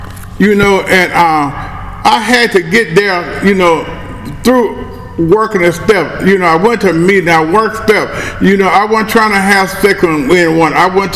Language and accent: English; Chicago, Illinois, United States; You know, I'm from Chicago. I was raised in Chicago in the Englewood community. You know, I went to Englewood High School, for crying out loud.